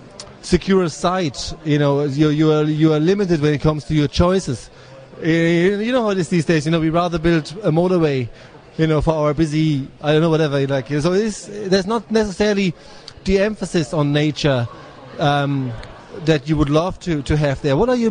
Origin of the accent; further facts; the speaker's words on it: Germany; Well, we're from Germany, like, you know, it's a beautiful country too.